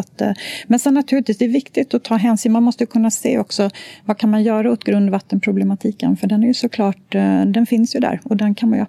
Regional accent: Slite, Gotland, Sweden; Ja, jag är ju från Slite. Jag får erkänna det. Jag är uppvuxen i Slite.

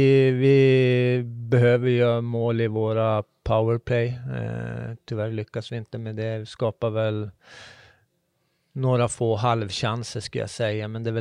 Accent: Kalix, Norrbotten County, Sweden; also born or lived in Kiruna / Pajala / Boden; Jag är född i Kalix. Sen har jag bott i Kiruna, Pajala, tillbaks till Kiruna och sen Boden. Så det är Norrbotten brukar jag säga.

